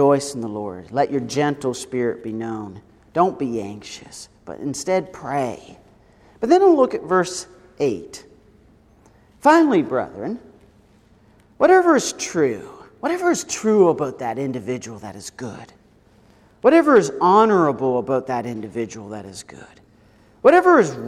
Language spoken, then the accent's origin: English; Nova Scotia, Canada; I grew up in Nova Scotia, Canada as a heathen.